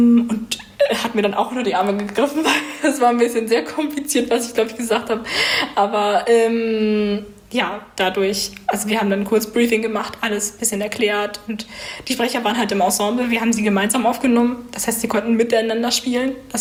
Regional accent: Berlin, Germany; ich komme aus Berlin.

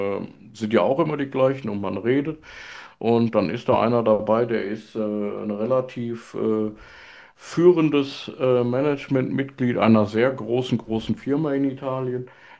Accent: Berlin, Germany; born there; gebürtige Berliner

